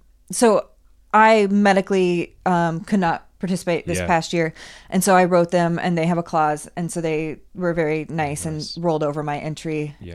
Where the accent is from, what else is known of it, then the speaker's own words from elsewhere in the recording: Washington, United States; now in Colorado, United States; I grew up in Washington State, and so I'm no stranger to the rain. And I live in Colorado